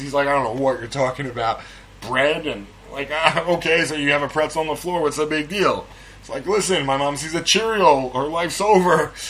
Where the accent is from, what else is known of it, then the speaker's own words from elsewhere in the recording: Edison, New Jersey, United States; I'm from Edison, New Jersey region, I know Newark Airport.